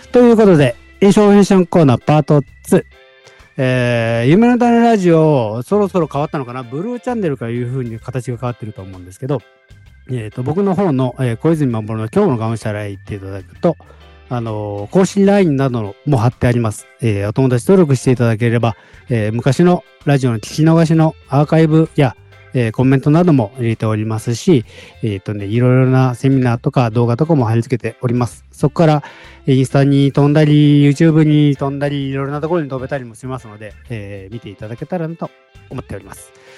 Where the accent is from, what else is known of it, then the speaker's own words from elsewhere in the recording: Okayama, Japan; 僕、岡山なんですけど。